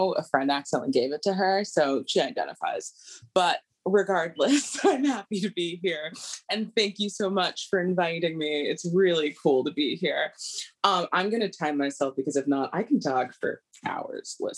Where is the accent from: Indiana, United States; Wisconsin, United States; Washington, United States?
Washington, United States; Seattle; also born or lived in Honolulu, Hawaii; I grew up in Seattle, Washington, and Honolulu, Hawaii. I'm the oldest of four. I'm 28 years old